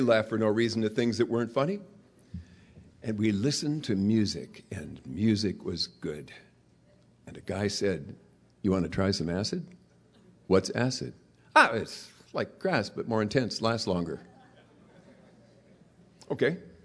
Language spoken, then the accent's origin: English; Jamestown, North Dakota, United States; I grew up in Jamestown, North Dakota, a little town on the prairie.